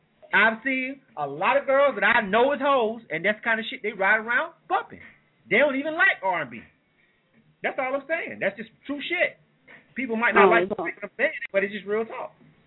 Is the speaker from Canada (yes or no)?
no; the South, United States; I grew up listening to that shit. I'm from the South.